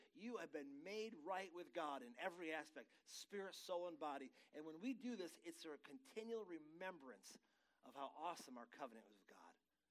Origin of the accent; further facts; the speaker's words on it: Michigan, United States; Those that don't know, I'm from Michigan. That's like a long ways away.